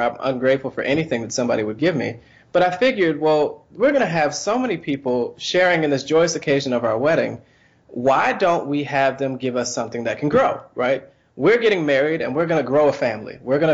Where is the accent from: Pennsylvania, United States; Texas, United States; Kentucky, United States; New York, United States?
Pennsylvania, United States; Philadelphia; also born or lived in Detroit; now in Charlotte, United States; as you mentioned, and I'm originally from Philadelphia. I actually moved to Charlotte from Detroit. It's going on 5 years.